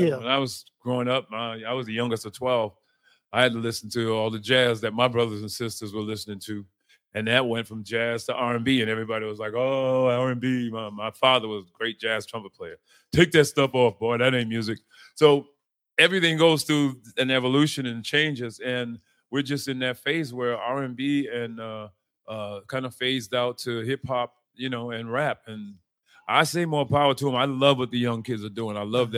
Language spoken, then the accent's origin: English; Providence, Rhode Island, United States; You know, I'm from Providence, Rhode Island, you know, so I went back there and I have a celebrity golf tournament there.